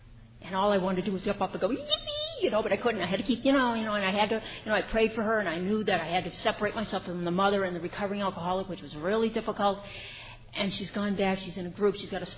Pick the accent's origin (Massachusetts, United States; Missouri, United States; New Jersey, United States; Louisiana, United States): Massachusetts, United States; And I guess I'm a double winner. And I'm from Massachusetts, and yes, I do park my car in Harvard Yard.